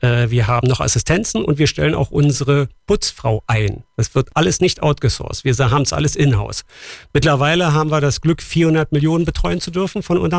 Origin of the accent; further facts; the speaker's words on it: Berlin, Germany; Also ich verstehe den Satz als Berliner nicht